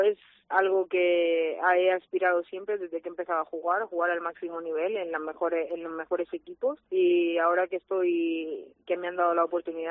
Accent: Almería, Andalusia, Spain; poder viajar a Almería, a mi tierra, para jugar allí, ¿sabes?

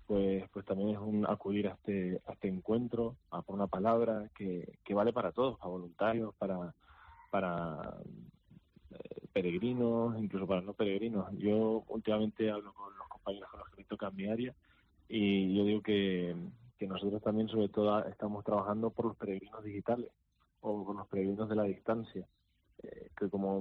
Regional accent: Canary Islands, Spain; Bueno, a ver, yo que soy de La Palma, y en La Palma, pues bueno, es una isla pequeña, con poquita gente y no muchos jóvenes en la iglesia

